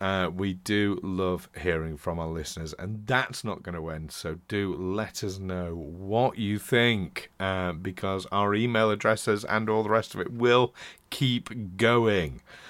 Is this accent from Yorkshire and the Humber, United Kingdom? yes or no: yes; Doncaster, Yorkshire and the Humber, United Kingdom; Right in the depths of the sea of Doncaster. You've got it in for Doncaster. my hometown.